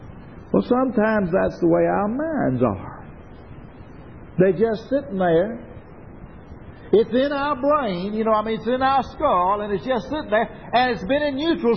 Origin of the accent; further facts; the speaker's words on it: Mississippi, United States; I was raised down on the Noxubee River. And there were always trees falling across the rivers and the creeks down there.